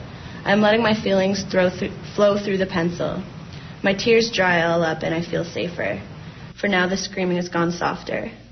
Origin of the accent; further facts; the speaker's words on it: Kemptville, Ontario, Canada; and I'm originally from Kempville, Ontario, which is a small little hick town outside of Ottawa.